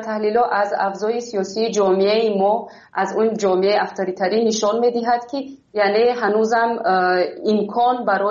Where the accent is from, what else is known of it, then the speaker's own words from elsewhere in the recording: Tajikistan; moved away; من علاکه 4 سال میشود که بیرون از تاجیکستان هستم